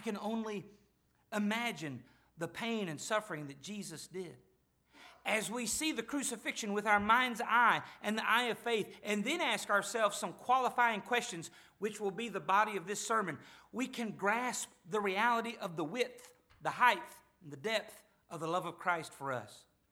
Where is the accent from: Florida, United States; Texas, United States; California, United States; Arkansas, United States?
Arkansas, United States; now in Missouri, United States; I'm not from around here. I'm from Arkansas.